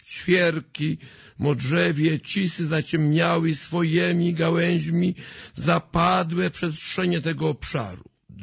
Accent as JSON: {"language": "Polish", "town": "Wieżnica", "region": "Kuyavian-Pomeranian Voivodeship", "country": "Poland", "said": "pochodzę spod Dobrzynia, tegoż właśnie prastarego Dobrzynia nad Wisłą z miejscowości Wieżnica."}